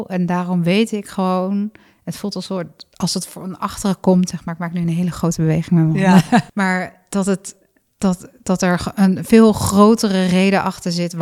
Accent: Netherlands; We korten alles af als Hollanders.

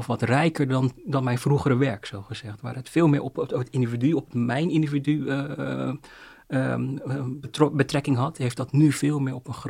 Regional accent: Netherlands; also born or lived in China; ik natuurlijk een Chinees. Maar voor mijn biologische moeder, omdat ik die Nederlandse opvoeding heb, ben ik eigenlijk een Nederlander geworden, zeg maar.

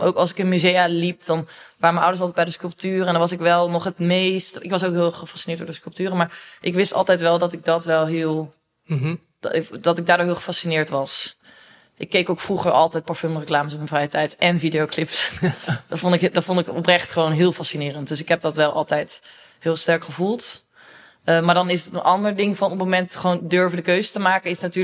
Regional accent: North Brabant, Netherlands; En wij zijn allebei opgegroeid in Brabant en love Brabant.

